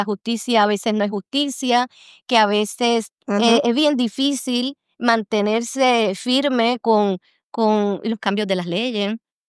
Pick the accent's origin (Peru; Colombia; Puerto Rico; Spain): Puerto Rico; Arecibo; yo soy nacida y criada en Arecibo, Puerto Rico.